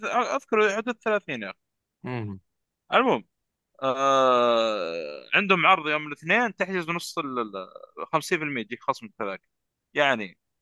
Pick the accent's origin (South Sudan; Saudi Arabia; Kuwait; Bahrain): Kuwait; فالبدري يقول هذه عندنا في الكويت